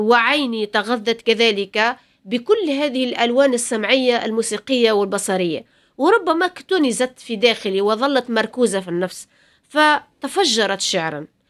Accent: Medenine, Tunisia; أنا تربيت في الجنوب التونسي تحديدا ولاية مدنين، وطرق الشعر بابي منذ كنت يافعة

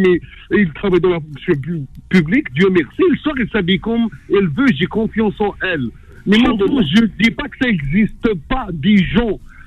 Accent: France; J'ai grandi en France

